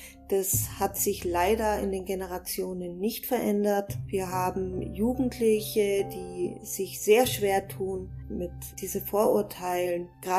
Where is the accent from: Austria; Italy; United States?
Italy; ich bin eine Italienerin.